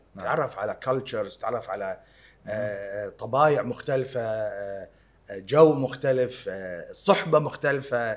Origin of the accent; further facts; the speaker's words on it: Kuwait; طفولتي أكيد ببلدي بالكويت. نعم. أنا انخلقنا وانولدنا وتربينا وعشنا بالكويت